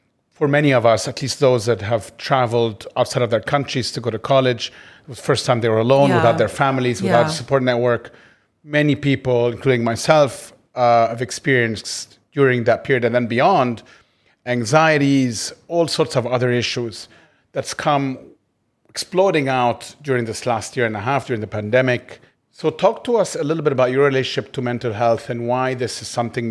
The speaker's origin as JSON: {"language": "English", "region": "Dubai", "country": "United Arab Emirates", "tie": "born or raised there", "said": "growing up in Dubai, I mean, somewhat Americanized Western culture."}